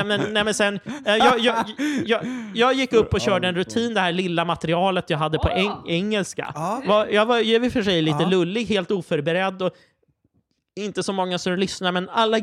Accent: Sweden; utomlands så måste man alltid liksom lägga till några skämt på temat att man är svensk och typ att ja men jag är svensk

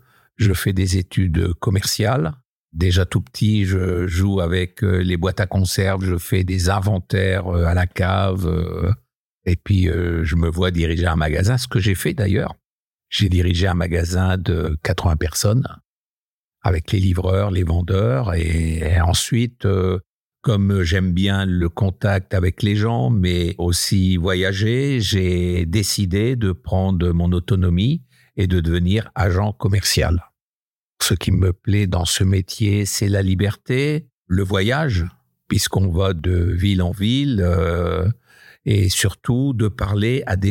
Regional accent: Hauts-de-France, France; je suis natif du Nord, un petit village dans le Bavésie. Mon papa était cadre à EDF, donc on a beaucoup voyagé aussi de poste en poste et on a atterri dans un petit village à côté de Maubeuge.

